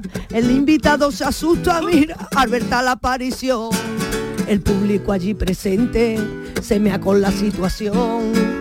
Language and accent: Spanish; Seville, Andalusia, Spain; Me crié en el Tardón, coño, si es que me he criado descalza por las calles.